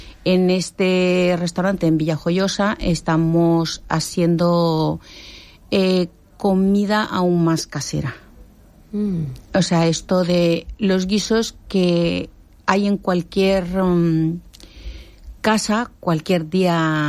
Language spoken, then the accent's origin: Spanish; Mexico; also born or lived in Honduras; yo nací en Honduras, pero a la semanita ya estaba viviendo en México y estuve viviendo ahí pues todo el tiempo. O sea, he sido criada en México.